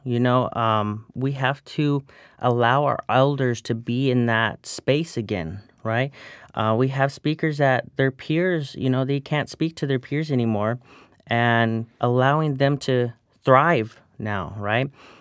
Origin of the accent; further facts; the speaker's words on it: California, United States; Yeah, so I grew up in the Sempasquale Band of Mission Indians, Indian Reservation. And so I'm around it all the time.